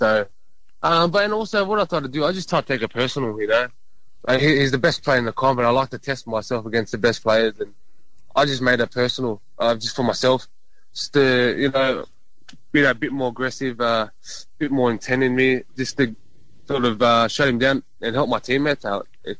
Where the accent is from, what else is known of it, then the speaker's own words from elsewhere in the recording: Sydney, New South Wales, Australia; I grew up in the South Sydney area, so man, I really had no choice.